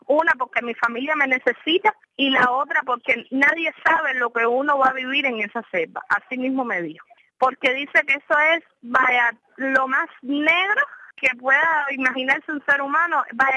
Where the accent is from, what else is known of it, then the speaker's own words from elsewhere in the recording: Cuba; moved away; yo realmente salí de Cuba casi hace 2 años. Es decir, en noviembre de este año va a ser 2 años. Yo realmente salí de Cuba porque toda mi familia la tengo en Estados Unidos.